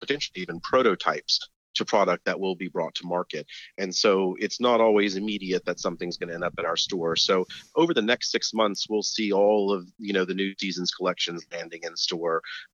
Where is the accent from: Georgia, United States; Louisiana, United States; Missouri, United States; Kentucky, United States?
Louisiana, United States; which was quite different than all the homes in my hometown in Louisiana, which were Southern and traditional.